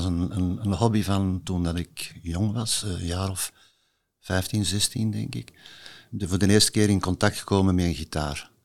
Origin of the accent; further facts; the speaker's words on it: Wilrijk, Flanders, Belgium; born there; op de B-kant van Wilrijk. Dat is het dorp waar ik ben geboren.